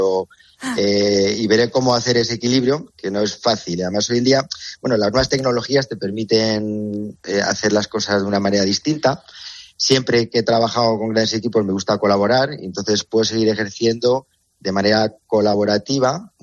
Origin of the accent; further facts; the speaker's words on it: Castilla-La Mancha, Spain; moved away as an adult; also born or lived in Chile; yo soy manchego de origen. O sea, pero vivo aquí desde el 2007 me compré una casa, en 2011 la empecé a habitar, pero luego pasé el 13 me fui a Chile, ¿no?